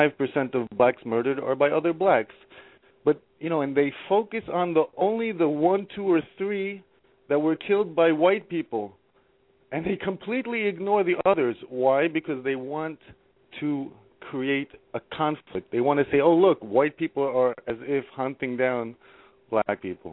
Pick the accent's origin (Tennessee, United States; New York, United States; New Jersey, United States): New York, United States; Yes. How you doing? I'm from New York.